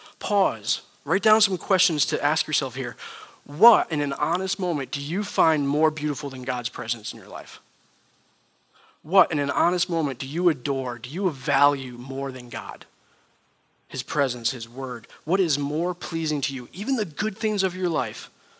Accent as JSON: {"language": "English", "region": "New York", "country": "United States", "said": "I mean, I'm from Schoharie County, about an hour from here. A lot of natural beauty, rivers, mountains, farms, trees, beautiful country, natural beauty."}